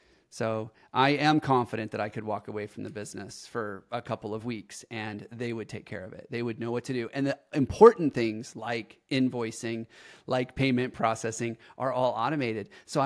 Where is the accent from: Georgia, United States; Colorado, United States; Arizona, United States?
Arizona, United States; which I come from Arizona, which 10 inches of rain might be 2 or 3 years.